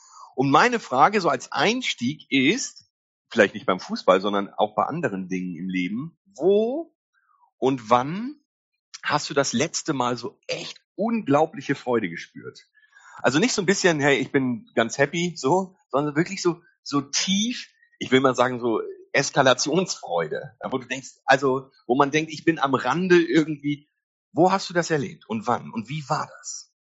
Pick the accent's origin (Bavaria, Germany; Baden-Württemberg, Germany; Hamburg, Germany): Hamburg, Germany; Du hast mich ja eben schon gefragt, wo ich herkomme, ursprünglich aus Hamburg.